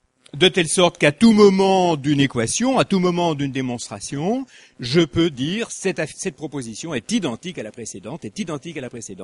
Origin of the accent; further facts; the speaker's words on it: Lyon, Auvergne-Rhône-Alpes, France; Chacun remarque que je suis lyonnais, ce que je n'ai jamais caché.